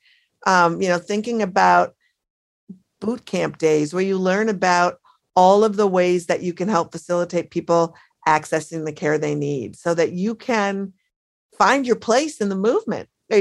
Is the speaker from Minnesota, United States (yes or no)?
yes; Minneapolis, Minnesota, United States; now in Brooklyn, United States; When the book was finished, I wrote it back in my hometown of Minneapolis, and I was driving back to Brooklyn